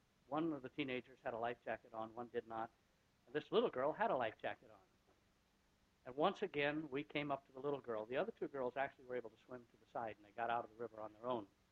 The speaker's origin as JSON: {"language": "English", "country": "United States", "said": "I come from the Bitterroot Mountains, where I think the most prominent piece of water we had up there was a creek."}